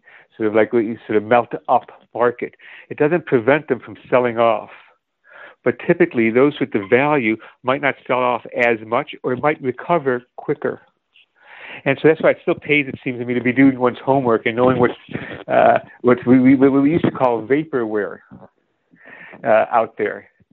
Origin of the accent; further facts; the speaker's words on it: Chicago, Illinois, United States; now in New York, United States; I live in New York. I grew up in Chicago, I learned how to drive as soon as I could, and drove sometimes for jobs.